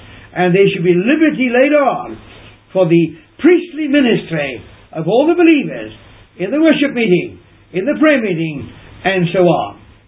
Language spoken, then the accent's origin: English; South Africa; I grew up in the Anglican Church in South Africa.